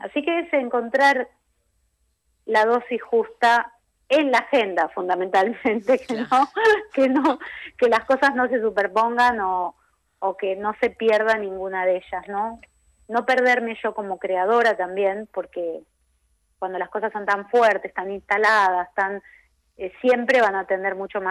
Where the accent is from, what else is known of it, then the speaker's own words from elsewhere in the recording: Buenos Aires, Argentina; Pero tampoco fue fácil la osadía de cantar … por ejemplo, siendo porteña.